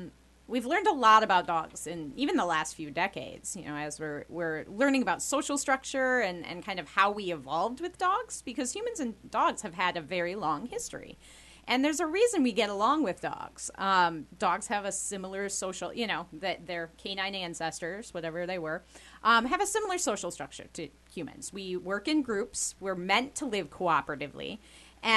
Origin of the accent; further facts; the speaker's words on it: Traverse City, Michigan, United States; I'm from Michigan, northern Michigan. It's the Lower Peninsula, little town called Traverse City. Bigger than here, but not a big city by any means.